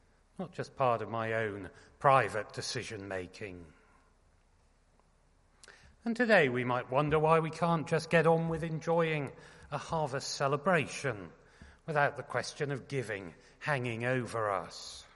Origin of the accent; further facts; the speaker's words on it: United Kingdom; We are British people, after all.